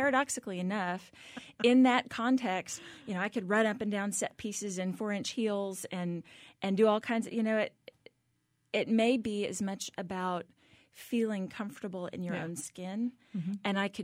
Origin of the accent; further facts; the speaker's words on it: Hillsboro, Texas, United States; growing up in Hillsboro, my dad was on the city council and was mayor pro tem and was on the first Main Street board. Hillsboro was one of the pilot cities in Texas.